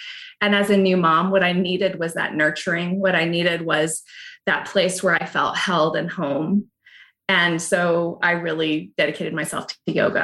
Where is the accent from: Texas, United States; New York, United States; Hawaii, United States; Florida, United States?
Hawaii, United States; I grew up in Hawaii and in a rural area. And so books were everything for me.